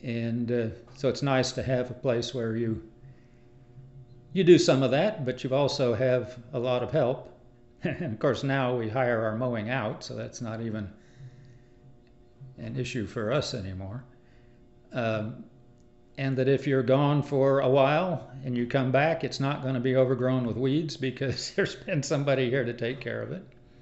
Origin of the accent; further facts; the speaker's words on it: Stillwater, Oklahoma, United States; also born or lived in Nebraska / West Lafayette, Indiana; I was born in Nebraska, moved to Indiana, West Lafayette, Purdue University, where my dad had a job when I was four. And then to start the fourth grade, he had another move that brought us to Stillwater.